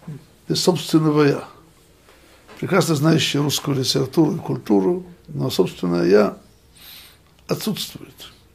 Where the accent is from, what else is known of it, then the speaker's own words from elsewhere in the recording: Odesa, Odesa Oblast, Ukraine; also born or lived in Voronezh; now in Rostov-on-Don, Russia; Я в Ростове уже живу 41 год. Не так мало. Я родом из Одессы, учился в Воронеже.